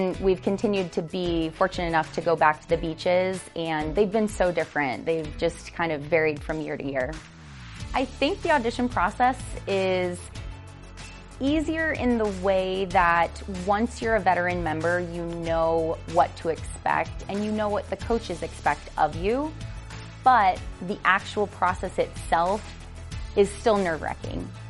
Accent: Detroit, Michigan, United States; from Detroit, Michigan

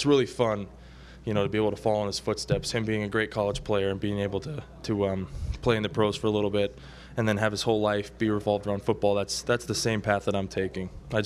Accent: California, United States; I'm an A's fan. I grew up in Northern California

